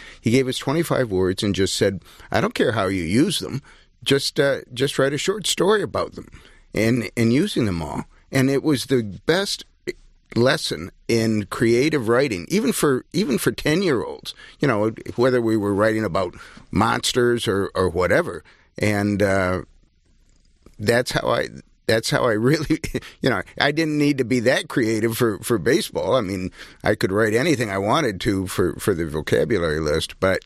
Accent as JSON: {"language": "English", "town": "Grosse Pointe", "region": "Michigan", "country": "United States", "tie": "born or raised there", "said": "Well, I grew up in Grosse Pointe."}